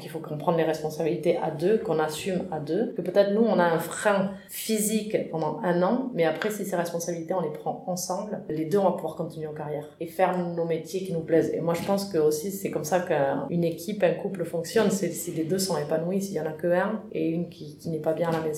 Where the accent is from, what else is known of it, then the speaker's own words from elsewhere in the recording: Spain; now in France; moi, je suis espagnole, donc j'aimerais pouvoir le traduire à l'espagnol et aller tourner de l'autre côté. J'aimerais bien... Moi, je suis partie il y a 20 ans de chez moi.